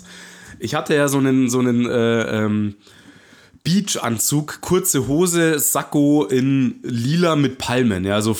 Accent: Munich, Bavaria, Germany; als Münchner

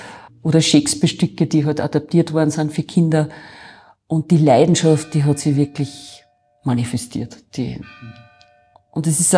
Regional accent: Enns, Upper Austria, Austria; Ich muss dazu sagen, ich bin aus Enns gekommen. Ja, Enns ist so groß für eine dörfliche Gemeinschaft und klar für eine Stadt.

